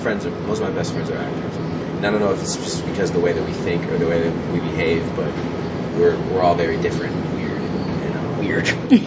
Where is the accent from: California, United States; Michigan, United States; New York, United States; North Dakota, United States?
California, United States; Los Angeles; born there; Well, yeah, I was born in Los Angeles.